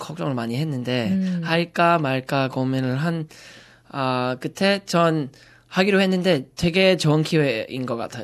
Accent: Brisbane, Queensland, Australia; 왜냐하면 전 약간 그냥 브리즈번 사람인데

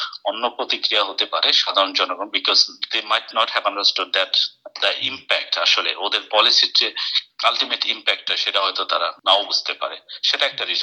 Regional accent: Bangladesh; now in United Kingdom; যেহেতু আমি একটা বাংলাদেশি এখানে কমিটির একজন মেম্বার, সেই হিসেবে বলবো যে আমরা যারা বাংলাদেশি এখানে আছি

